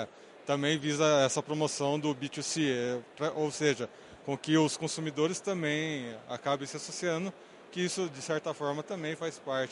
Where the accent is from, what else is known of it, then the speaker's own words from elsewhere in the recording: Rio Grande do Sul, Brazil; A gente vem do Rio Grande do Sul, por exemplo, onde há mais agricultura familiar, onde as fazendas estão relativamente mais próximas